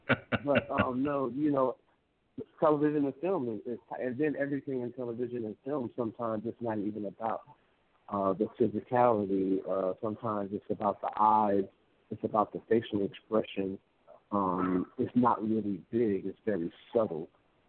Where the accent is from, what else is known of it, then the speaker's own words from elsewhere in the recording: Newark, New Jersey, United States; But, you know, I was born and raised in Newark